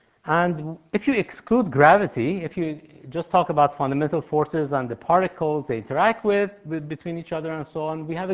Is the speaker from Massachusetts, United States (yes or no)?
yes; Boston, Massachusetts, United States; Not to mention that I'm from Boston. It's very cold back there, and being here is a fantastic thing at the same time.